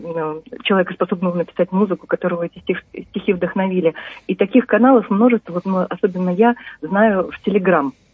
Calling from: Saint Petersburg, Russia; я из Петербурга.

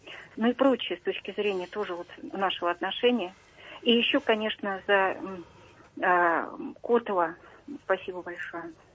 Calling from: Moscow, Russia; из Москвы.

